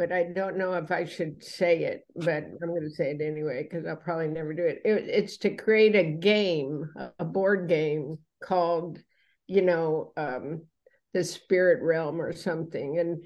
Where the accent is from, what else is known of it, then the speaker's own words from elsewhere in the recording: United States; Well, because I'm American.